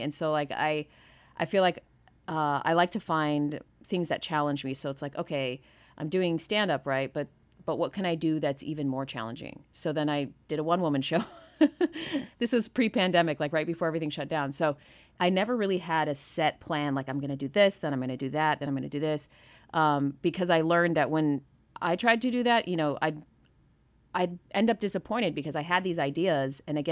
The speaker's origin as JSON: {"language": "English", "town": "Boulder", "region": "Colorado", "country": "United States", "tie": "born there", "lives_now": "Chicago, United States", "said": "So I was born in Boulder, Colorado, and moved all over the place because my dad's a professor. And then I ended up in Chicago for work, and that's where I've been ever since."}